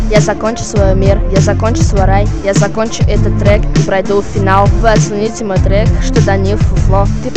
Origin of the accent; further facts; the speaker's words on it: Orenburg, Orenburg Oblast, Russia; Здорово, чуваки, я из Оренбурга